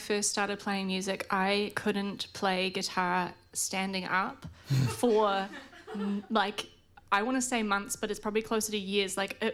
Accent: Helensville, Auckland, New Zealand; so I grew up in Helensville, and so there was a lot of, like, … covers

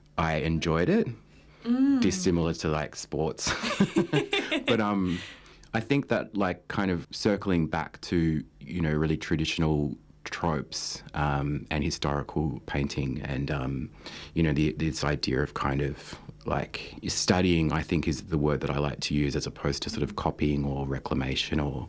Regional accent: Melbourne, Victoria, Australia; I'm an artist from Nam, Melbourne.

